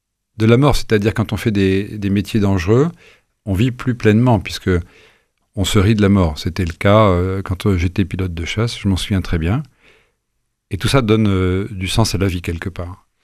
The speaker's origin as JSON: {"language": "French", "town": "Meknès", "region": "Fès-Meknès", "country": "Morocco", "tie": "born there", "said": "souvent au Maroc, dont je suis originaire, je suis né à Meknès."}